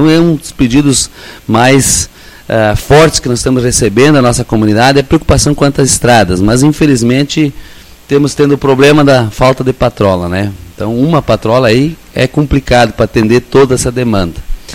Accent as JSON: {"language": "Portuguese", "country": "Brazil", "tie": "born or raised there", "said": "eu sou nascido e criado aqui na Unicão do Espraiado"}